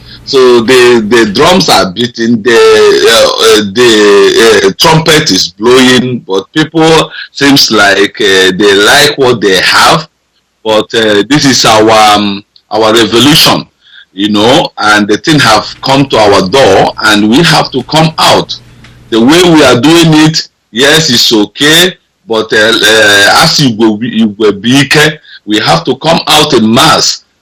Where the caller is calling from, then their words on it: Dublin, Leinster, Ireland; I'm calling from Dublin, Ireland.